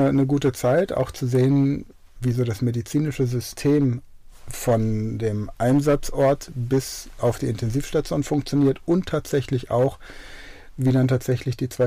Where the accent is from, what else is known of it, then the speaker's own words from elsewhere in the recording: Wörth am Rhein, Rhineland-Palatinate, Germany; In Wörth am Rhein. Also ein kleiner Ort. Ne? Also hat alles, was man braucht. Ein super schönes Schwimmbad im Badepark kann ich an der Stelle nur empfehlen. Gute Infrastruktur. Da war ich auf dem Europagymnasium.